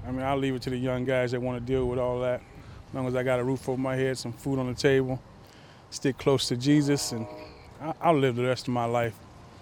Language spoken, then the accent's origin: English; Kankakee, Illinois, United States; from Kankakee, Illinois.